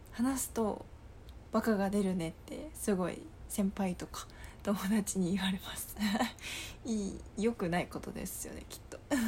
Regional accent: Niigata, Japan; 出身地はお米で有名な新潟です。

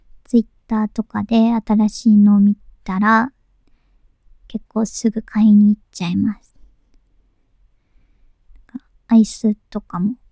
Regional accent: Tokyo, Japan; 出身地は東京都です。ちょっと不便なところ。あまり電車がいっぱいあるわけじゃなくて、ちょっと不便な東京都です。

